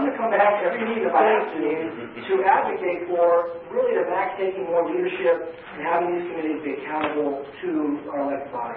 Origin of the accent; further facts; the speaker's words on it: El Sobrante, California, United States; I grew up here in El Cabrante.